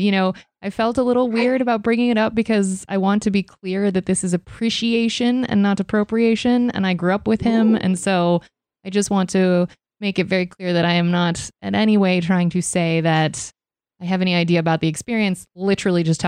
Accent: Ohio, United States; and I'm originally from Ohio. And Ohio and Michigan, as you will know, have a longstanding football interaction that is never positive.

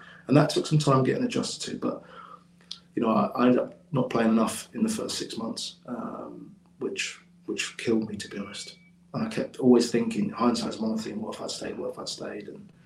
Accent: Wales, United Kingdom; I consider myself as Welsh. I mean, I spent every summer holidays back there at my nan's. My mum's obviously full Welsh. My mum lives back there now.

